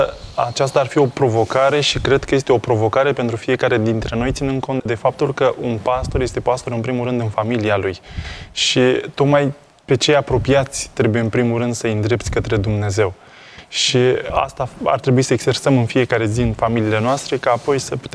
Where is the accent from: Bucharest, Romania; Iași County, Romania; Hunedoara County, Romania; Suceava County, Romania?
Bucharest, Romania; born there; Știu că m-am născut în București